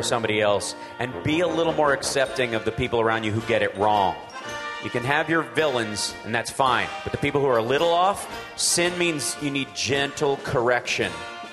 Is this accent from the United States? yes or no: yes; Peeksville, Kentucky, United States; At my church when I was growing up in Peeksville, Kentucky, we had a little white Christian church in every sense of the word.